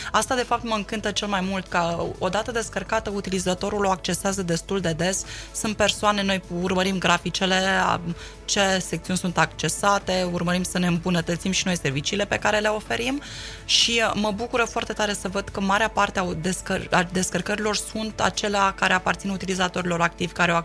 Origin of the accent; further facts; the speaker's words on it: Suceava, Suceava County, Romania; moved away; Eu sunt plecată în străinătate de 16 ani, am plecat chiar din Suceava, sunt bucovineancă jet by jet.